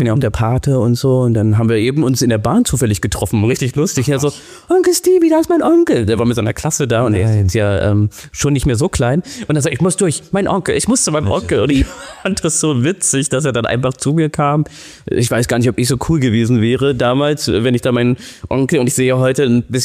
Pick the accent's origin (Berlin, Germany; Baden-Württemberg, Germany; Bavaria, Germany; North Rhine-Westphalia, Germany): Berlin, Germany; Spandau; born there; ich bin geboren ursprünglich in Spandau und dann als ich 10 war, bin ich aufs Land gezogen. Wirklich, also da gibt es nur 11 Häuser.